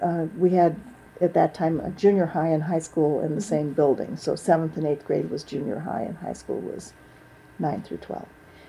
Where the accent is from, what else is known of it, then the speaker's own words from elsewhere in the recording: Milwaukee, Wisconsin, United States; born there; Well, I was born on February 28th, 1947 in Milwaukee, Wisconsin.